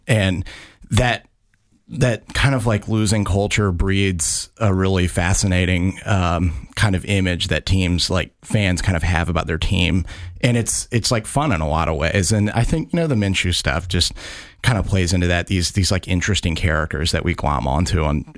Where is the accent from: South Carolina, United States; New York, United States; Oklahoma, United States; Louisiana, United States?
Louisiana, United States; New Orleans; I'm a Saints fan first. I'm from New Orleans, so, and who actually plays the Jaguars in a couple of weeks.